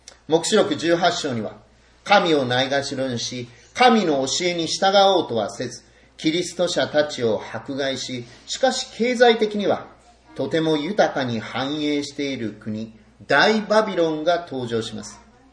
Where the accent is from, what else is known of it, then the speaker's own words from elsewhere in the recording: Oita, Japan; 私の生まれ故郷から山を一つ越えた旧大分県三重町の出身です